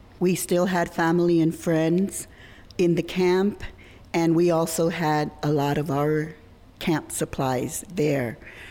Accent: central Mexico, Mexico; We are known as Mexica Chichimecas, also known as Aztecas. We are from Central Mexico, but our migration stories have us all the way from the Gilas to Veracruz into Central Texas.

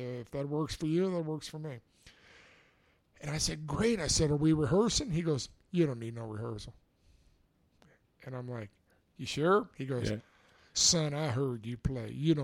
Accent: Indiana, United States; I said, well, actually, I said, I'm not from Cuba. I said, I'm from Indiana.

